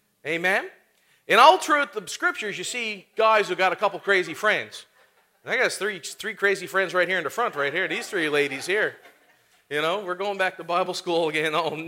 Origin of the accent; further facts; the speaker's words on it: Newfoundland and Labrador, Canada; now in Thunder Bay, Canada; I'm originally from Newfoundland, and lived there in Thunder Bay for the last 14 years.